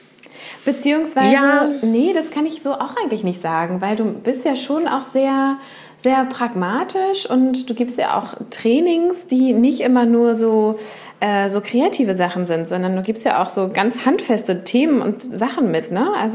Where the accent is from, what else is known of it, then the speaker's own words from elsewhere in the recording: Uelzen, Lower Saxony, Germany; das waren auch 30, 40 Kilometer oder so von meiner Heimat entfernt.